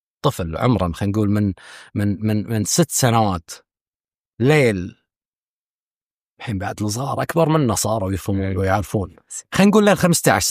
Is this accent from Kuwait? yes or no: yes; Kuwait; صارت سالفة عندنا بالكويت